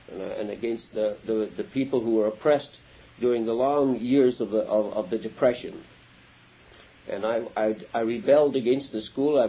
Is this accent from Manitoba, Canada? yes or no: yes; Winnipeg, Manitoba, Canada; born there; I'm a son of immigrant parents. I was born in Winnipeg in 1921.